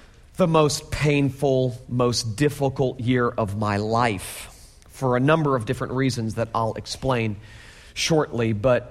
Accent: Florida, United States; Florida's my home. I was born in Florida. I was raised in Florida. I am a rare Florida native.

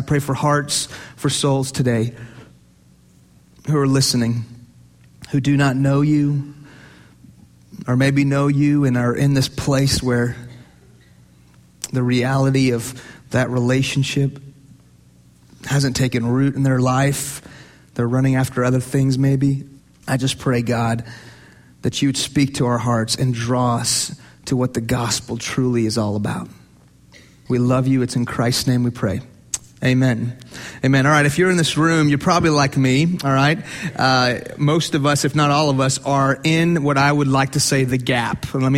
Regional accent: United States; I mean, I'm American. I'm a former Muslim.

